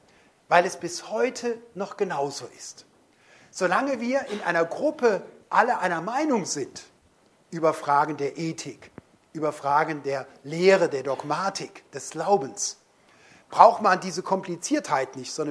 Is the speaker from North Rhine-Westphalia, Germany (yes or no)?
yes; Cologne, North Rhine-Westphalia, Germany; Als Kölner liebe ich Fleischküchle